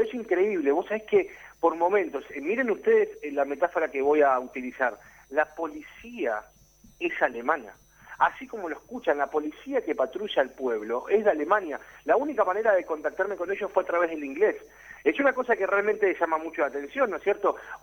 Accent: Argentina; lo que nosotros como argentinos conocemos

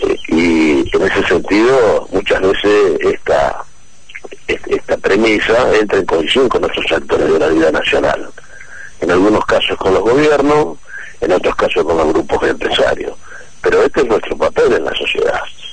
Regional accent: Argentina; somos los habitantes de la República Argentina

